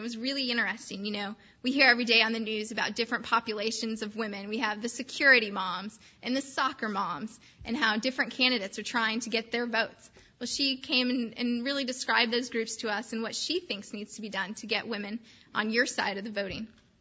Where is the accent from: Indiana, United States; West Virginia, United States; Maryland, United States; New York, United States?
Indiana, United States; since I'm from Indiana, I was really excited that we finally got one started at Indiana University this semester.